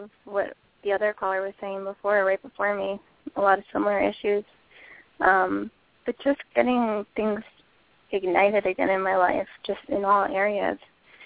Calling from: New Jersey, United States; I'm calling from New Jersey.

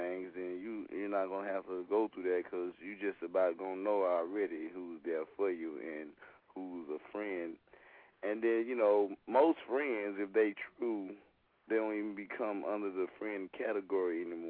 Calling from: Houston, Texas, United States; I'm calling from Houston.

